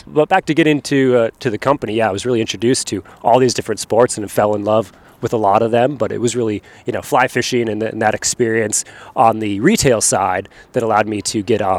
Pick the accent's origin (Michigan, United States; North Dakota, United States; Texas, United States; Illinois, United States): Michigan, United States; Marquette; I'm from Marquette, Michigan.